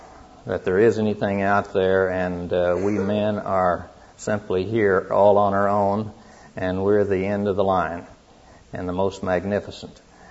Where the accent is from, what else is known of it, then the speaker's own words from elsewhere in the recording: Lone Wolf, Oklahoma, United States; born there; I was born in Lone Wolf, Oklahoma, down in the southwestern part of Oklahoma, into a family.